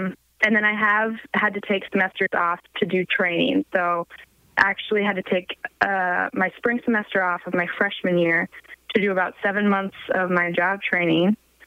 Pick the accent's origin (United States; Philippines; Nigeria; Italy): United States; Omaha, Nebraska; now in St. Paul, United States; Yes, I'm from Omaha, Nebraska. I am currently a junior at Concordia St. Paul in Minnesota.